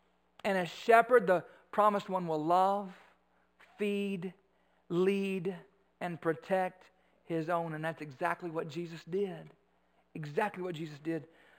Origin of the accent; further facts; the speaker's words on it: Bowling Green, Kentucky, United States; born there; I mean, I was born in Bowling Green, Kentucky. Hospital Hill.